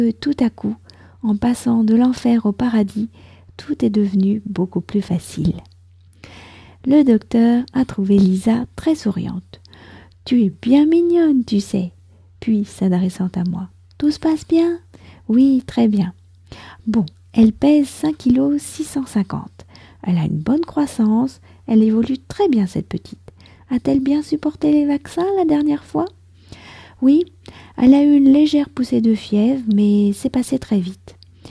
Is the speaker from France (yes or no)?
yes; France; je suis française, j'habite près de Paris